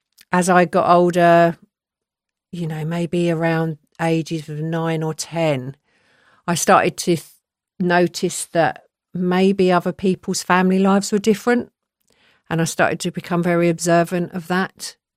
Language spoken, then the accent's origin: English; London, United Kingdom; now in Surrey, United Kingdom; So my background now is I'm from Southwest London. I spent my first 10 years there. I spent the next 10 years in, well, maybe more than that, actually, my sort of adult, young adult life in West London. I now live in Surrey